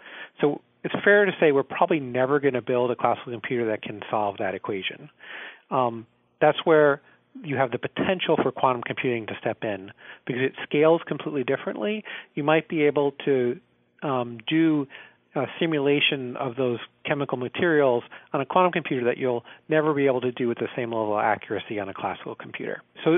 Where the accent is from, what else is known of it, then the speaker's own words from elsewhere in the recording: New York, United States; You know, I grew up in the Hudson Valley, right?